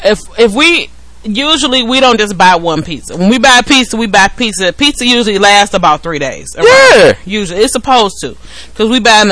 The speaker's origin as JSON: {"language": "English", "town": "Detroit", "region": "Michigan", "country": "United States", "said": "Like me, I'm from Detroit. So, I like square pizza."}